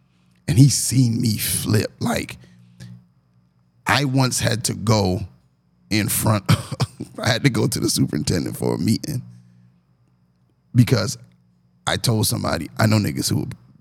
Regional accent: New York, United States; now in US South; But I know for me, as a New Yorker coming down as late in my life as I did

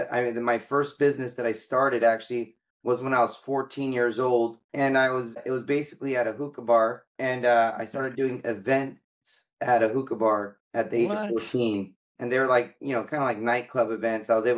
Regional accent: Cairo, Cairo Governorate, Egypt; So I came from Cairo, Egypt, from a town called Halmeyat al-Zaytoun, which is a very poor part of Cairo.

